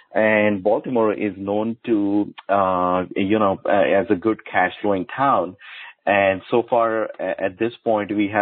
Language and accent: English; India; English is a second language; moved away as an adult; now in United States; I am a typical immigrant story. I came from India for my master's. I studied at Clemson University from 97 to 98